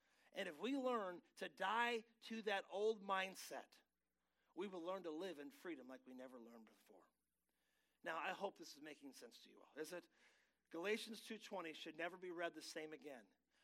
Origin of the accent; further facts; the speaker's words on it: Michigan, United States; I'm from Michigan, so there's about, a foot of snow on there regularly in the winter.